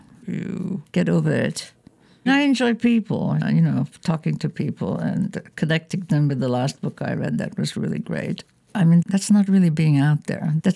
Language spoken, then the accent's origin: English; Hungary; English is a second language; now in United States; I've learned that in my home country, in Hungary, that you do what it takes.